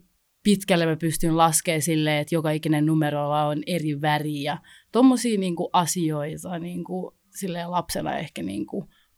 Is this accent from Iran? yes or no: no; Rwanda; mä oon syntynyt siis Ruandassa